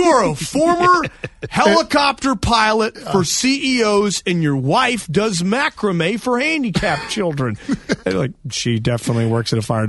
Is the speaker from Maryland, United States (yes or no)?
yes; Parkville, Maryland, United States; I'm from Parkville.